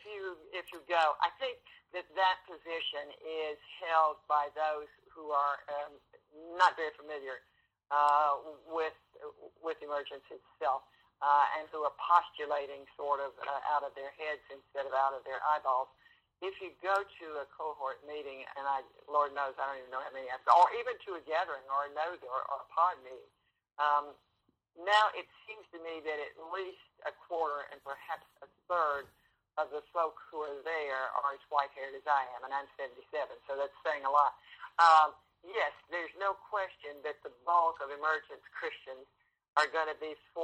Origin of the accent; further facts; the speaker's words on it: Tennessee, United States; now in Memphis, United States; I grew up in East Tennessee, way up just where Tennessee kisses North Carolina and Virginia and Kentucky. About 7 miles from North Carolina and 18 from Virginia and about 40 from Kentucky.